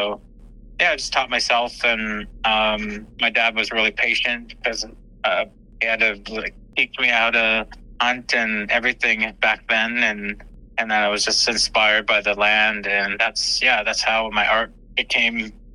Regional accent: Prince Edward Island, Canada; I was adopted in the 70s. I grew up in Prince Edward Island, and then I moved back up north in 93.

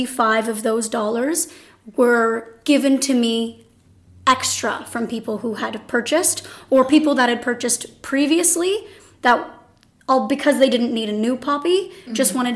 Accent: Picton, Ontario, Canada; now in Belleville, Canada; I was born and raised in Picton. This is my hometown. My grandfather was a member of the Wellington Legion, which is why I donated to Wellington. I only moved to Belleville, actually, the year I started crocheting.

